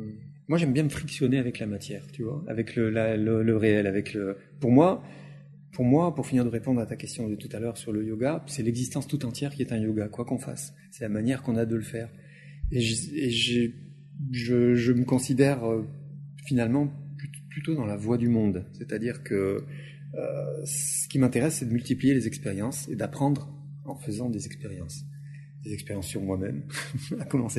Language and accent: French; Morocco; born there; Je suis né au Maroc, d'une mère marocaine et d'un père indien, tu vois. Et j'ai jamais vécu au Maroc, en fait, parce que j'ai été adopté.